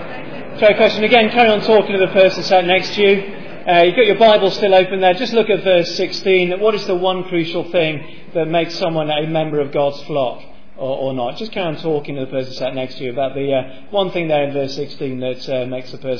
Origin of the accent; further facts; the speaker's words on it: Kenya; I'm a Welshman. And we're useless at rugby. But I was born and brought up in Kenya, that's near South Africa